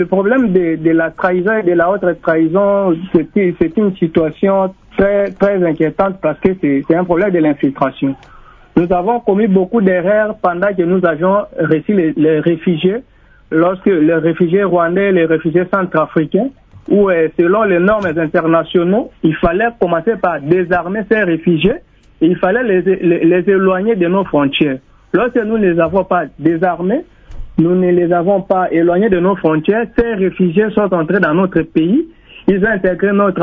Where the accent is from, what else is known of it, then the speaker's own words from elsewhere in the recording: DR Congo; chez nous, en RDC